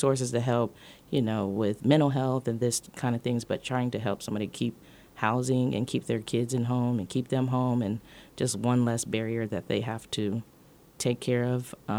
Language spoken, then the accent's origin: English; Kansas, United States; I'm actually from Geary County, was born and raised in Geary County.